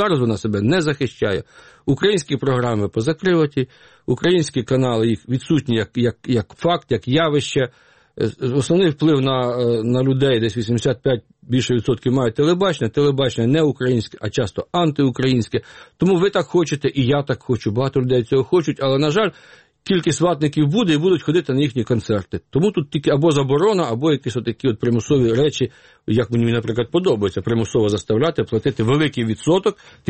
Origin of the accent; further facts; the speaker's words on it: Uman, Cherkasy Oblast, Ukraine; Я впевнений, що, наприклад, в мою рідну Умань він не поїде